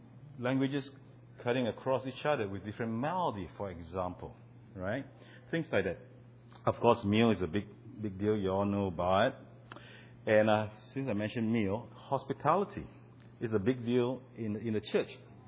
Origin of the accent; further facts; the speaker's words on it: Singapore; I'm from Singapore